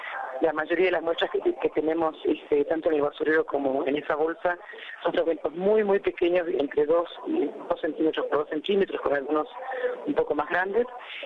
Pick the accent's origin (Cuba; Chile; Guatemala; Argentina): Argentina; A nosotros, como peritos argentinos, nos llaman cuando ya la bolsa la han sacado del río